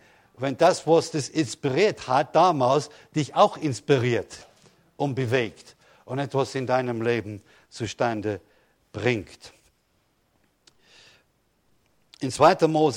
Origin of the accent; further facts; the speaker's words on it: England, United Kingdom; German is a second language; Als Engländer, der früher nicht Deutsch lesen konnte oder verstehen konnte oder sprechen konnte, schien mir es unmöglich, diese langen Worte.